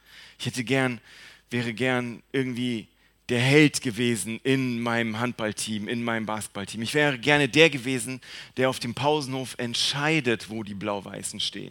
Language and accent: German; Gummersbach, North Rhine-Westphalia, Germany; Ich bin groß geworden in der Nähe von Gummersbach. Das ist nicht so weit weg, ist eine Stunde, ist im Oberbergischen.